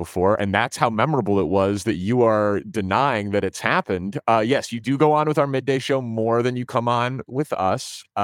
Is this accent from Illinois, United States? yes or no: yes; Glencoe, Illinois, United States; also born or lived in Chicago; Yeah, so born in the city, raised on the North Shore. So grew up in Glencoe. Went to Neutrier High School, and then worked in Syracuse, New York after college at Syracuse, and then worked in Kansas City covering the Chiefs.